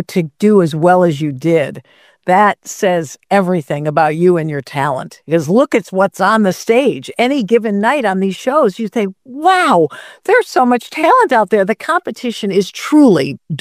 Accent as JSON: {"language": "English", "town": "Detroit", "region": "Michigan", "country": "United States", "said": "And I'm from Motown, by the way."}